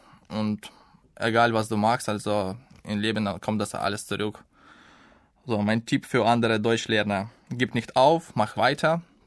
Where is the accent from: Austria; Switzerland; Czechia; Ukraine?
Ukraine; Zaporizhzhia, Zaporizhzhia Oblast; German is a second language; moved away as an adult; now in Düsseldorf, Germany; Ich komme aus der Ukraine, aus Zaporozhye. Ich bin im Jahr 1987 geboren.